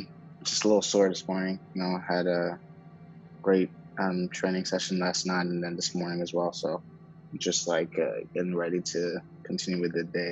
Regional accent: United States; So when I was growing up in the States, I didn't play at all. And it's not till I went back to, you know, the motherland where my father's from, to Haiti.

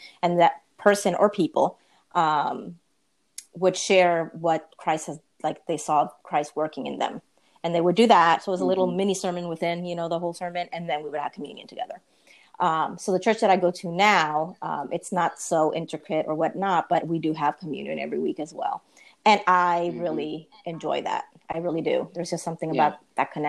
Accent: Puerto Rico; now in United States; growing up in Puerto Rico.

